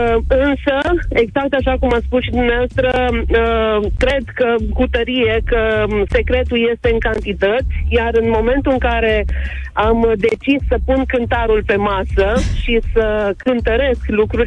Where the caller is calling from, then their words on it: Timișoara, Timiș County, Romania; Nu vă deranjează, sunt din Timișoara